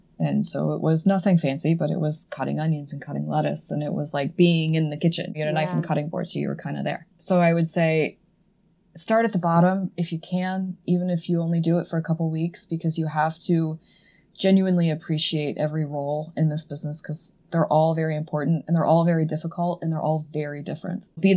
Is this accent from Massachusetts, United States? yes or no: no; Edmond, Oklahoma, United States; I grew up in Edmond.